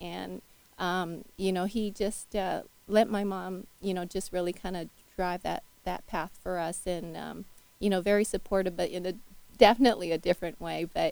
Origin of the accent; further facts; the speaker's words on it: San Francisco, California, United States; And growing up in Golden Gate Park in those days was just such a, you know, fun place to, you know, spend our childhood.